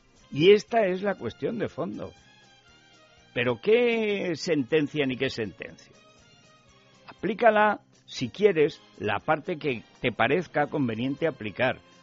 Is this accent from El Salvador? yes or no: no; Spain